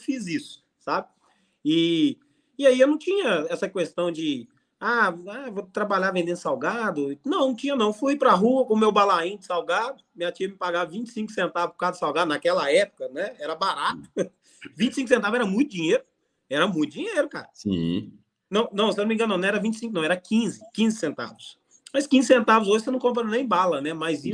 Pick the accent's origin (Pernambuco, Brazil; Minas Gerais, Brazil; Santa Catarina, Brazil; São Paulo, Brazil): Minas Gerais, Brazil; Nova Lima; now in Betim, Brazil; sou nascido e criado na cidade de Nova Lima, né, assim, é uma cidade aqui da região metropolitana de Belo Horizonte. Hoje eu não moro mais nessa cidade, eu moro na cidade de Betim, mudei para cá por influência de um grande amigo